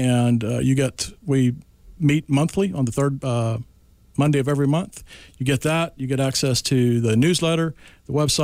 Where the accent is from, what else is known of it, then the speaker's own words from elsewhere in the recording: Marshall, Texas, United States; I grew up in East Texas, lived in Marshall, Texas all my life.